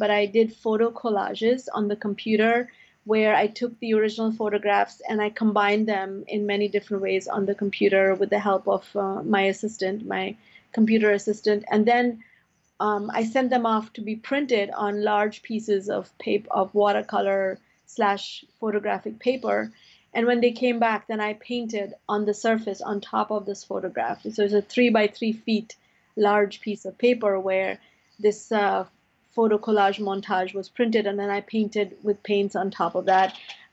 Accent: India; I come from India, and I was influenced by, the Indian mythology, Hindu, Muslim, whatever it is.

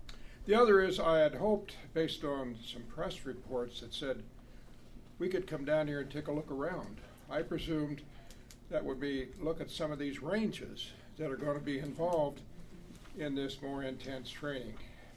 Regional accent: Colorado Springs, Colorado, United States; I'm from Colorado Springs.

